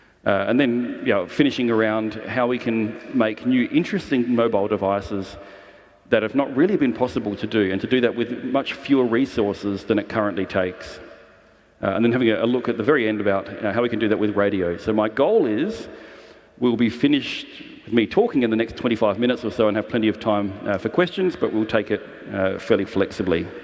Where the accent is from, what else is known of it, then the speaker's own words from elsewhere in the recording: Australia; I'm an Australian, I live in Australia